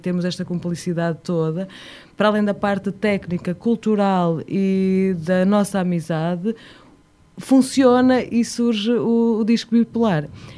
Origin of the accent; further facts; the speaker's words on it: Oliveira do Hospital, Coimbra, Portugal; sou natural de Oliveira do Hospital, não é?